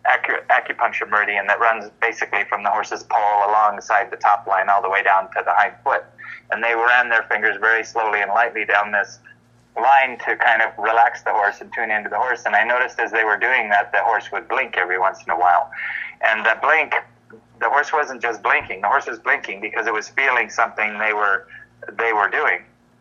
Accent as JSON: {"language": "English", "region": "California", "country": "United States", "also_born_or_lived": "Iowa", "said": "I'm from California, but my wife and I were living in Iowa"}